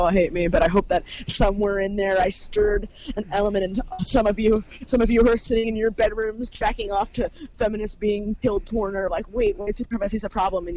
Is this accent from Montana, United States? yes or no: no; Brooklyn, New York, United States; No, I'm from fucking Brooklyn.